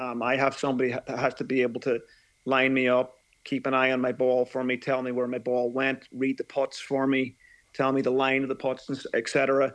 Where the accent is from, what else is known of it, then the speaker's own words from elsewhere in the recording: United States; born there; I had the good fortune of having an American passport. I was born in America, and I was able to emigrate to the States.